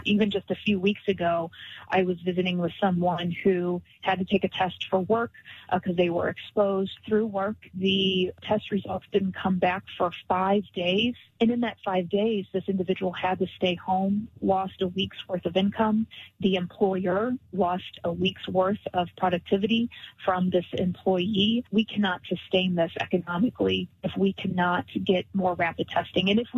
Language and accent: English; Fenton, Missouri, United States; I grew up in Fenton. I went to Ursuline in St. Louis. My family still lives throughout the St. Louis area.